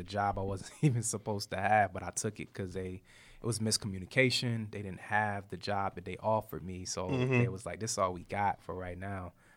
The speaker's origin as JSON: {"language": "English", "town": "Henderson", "region": "North Carolina", "country": "United States", "tie": "born or raised there", "said": "I grew up in North Carolina, so it was kind of like a coming home thing for me."}